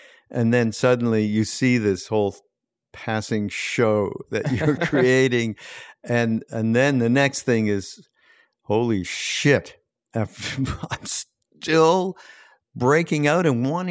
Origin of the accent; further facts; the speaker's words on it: Montreal, Quebec, Canada; I grew up in Montreal, and I grew up with French Canadians